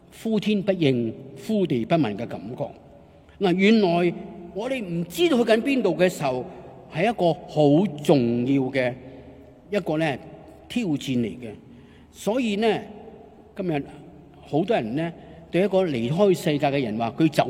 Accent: Hong Kong; 我在香港出生，香港长大，

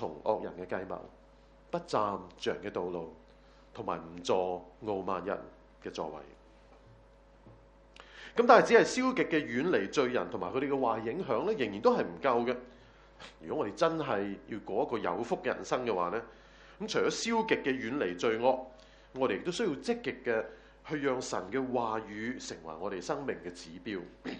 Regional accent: China; 你知道我们中国人的说话就是物以类聚

